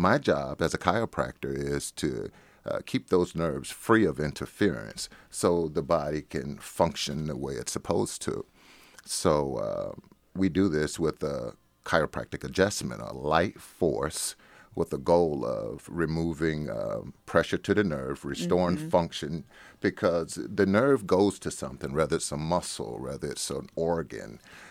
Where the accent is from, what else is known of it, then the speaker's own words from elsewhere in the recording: Chicago, Illinois, United States; now in Portland, United States; Well, I'm a transplant from Chicago. I practiced in Chicago for 12 years. And back in 2003, I came out to the Pacific Northwest, particularly Portland and the coast, for a visit.